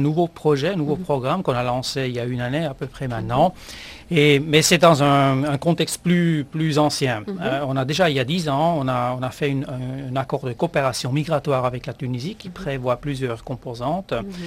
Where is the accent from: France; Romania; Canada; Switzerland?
Switzerland; que chez nous en Suisse, à part les deux écoles polytechniques fédérales